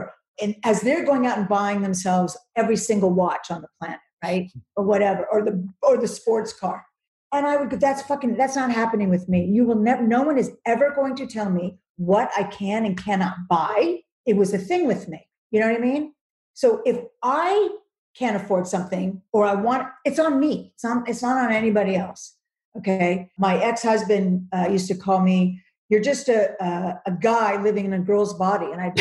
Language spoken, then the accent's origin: English; Malibu, California, United States; We grew up in Malibu and they moved out to the Valley a couple of years ago.